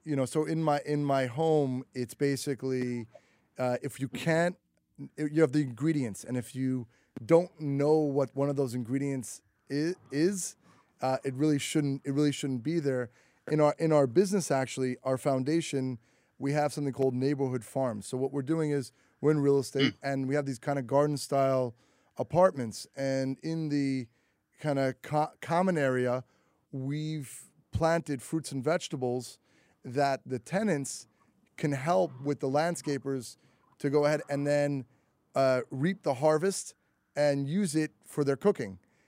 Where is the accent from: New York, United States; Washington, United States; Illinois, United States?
New York, United States; I come from New York, right? New York, but everything's sweet or bland.